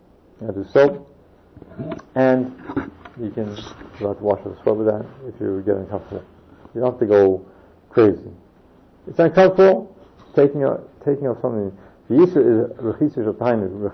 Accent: Connecticut, United States; I'm from Connecticut.

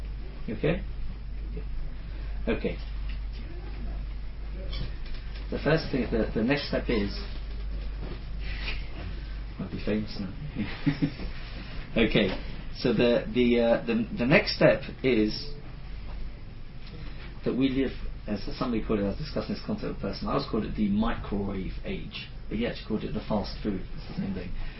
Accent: Scotland, United Kingdom; now in London, United Kingdom; I'm Scottish, yeah.

